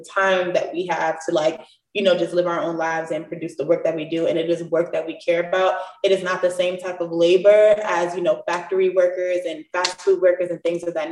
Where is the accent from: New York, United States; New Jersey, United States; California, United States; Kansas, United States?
New York, United States; I'm from the Bronx, New York. I'm from the hood.